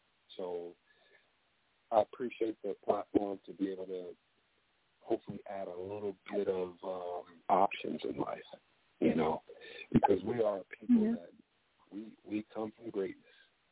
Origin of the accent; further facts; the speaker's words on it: Cleveland, Ohio, United States; you know, I grew up here in Cleveland, and I'm currently residing. Yeah, I'm in Cleveland right now